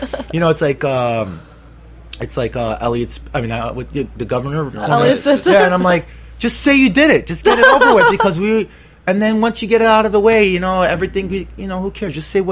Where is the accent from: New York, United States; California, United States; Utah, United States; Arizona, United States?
New York, United States; I went to high school in the Bronx. I grew up in Hell's Kitchen, but for me, like, I love the Bronx.